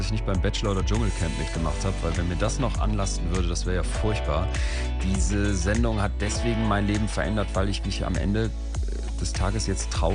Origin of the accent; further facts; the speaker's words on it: Solingen, North Rhine-Westphalia, Germany; ich bin ja in Solingen als Doppellehrerkind aufgewachsen